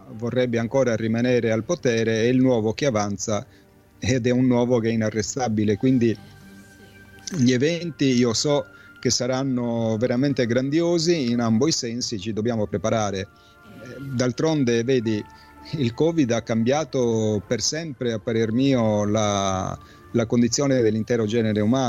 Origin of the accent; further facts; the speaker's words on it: Sardinia, Italy; ho avuto modo in Sardegna, che è la mia terra di origine, di vedere sin da bambino